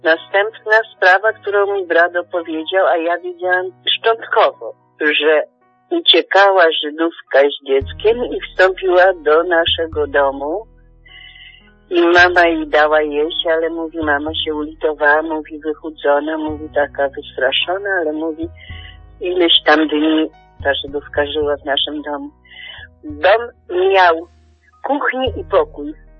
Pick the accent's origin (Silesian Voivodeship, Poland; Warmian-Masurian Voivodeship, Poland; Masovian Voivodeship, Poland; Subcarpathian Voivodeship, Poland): Subcarpathian Voivodeship, Poland; Żyraków; Pochodzę z Żyrakowa pod Dębicą. Się urodziłam w 1945 roku.